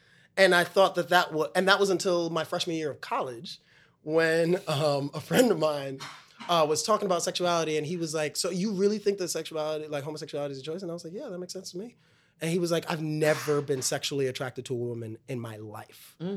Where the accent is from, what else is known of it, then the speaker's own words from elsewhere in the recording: Brooklyn, New York, United States; But my family's from the West Indies. And so growing up, I grew up in going to a church in Brooklyn that was a very West Indian church.